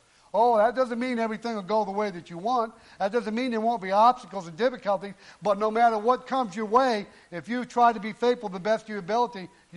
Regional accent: United States; It was not so because I'm an American.

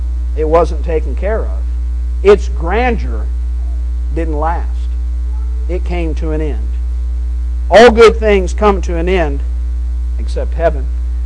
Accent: Arkansas, United States; also born or lived in Oklahoma; I was born in Oklahoma. I was raised in Arkansas. And Arkansas is what I consider to be my home. But I've never lived there as an adult.

